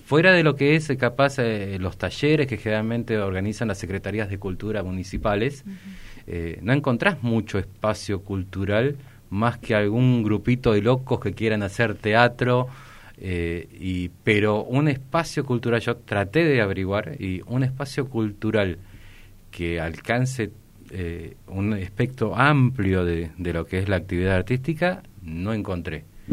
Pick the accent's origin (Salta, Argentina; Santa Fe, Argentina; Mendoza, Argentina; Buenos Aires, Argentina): Buenos Aires, Argentina; now in Misiones, Argentina; yo soy de Buenos Aires, oriundo de allá. Cuando llegué a Misiones me di cuenta